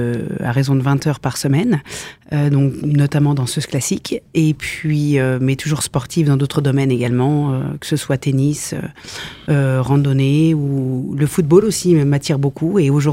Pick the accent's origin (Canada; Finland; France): France; Saint-Max, Grand Est; Je suis arrivée dans cette commune en 2005, mais je suis originaire de Saint-Max, une ville qui me tient très à cœur.